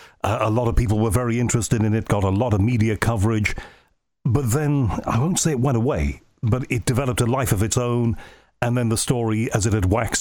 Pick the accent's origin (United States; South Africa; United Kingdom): United Kingdom; Liverpool, North West England; I'm from Liverpool originally.